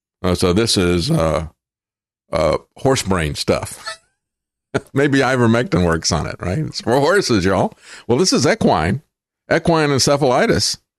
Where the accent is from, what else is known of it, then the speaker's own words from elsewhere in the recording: Florida, United States; when I grew up in Florida, that's one thing Florida's got, and that is mosquitoes.